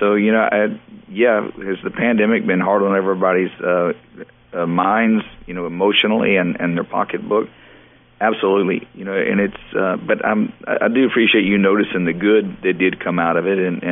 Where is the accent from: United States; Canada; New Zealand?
United States; Beaumont, Texas; she doesn't know I'm from Beaumont.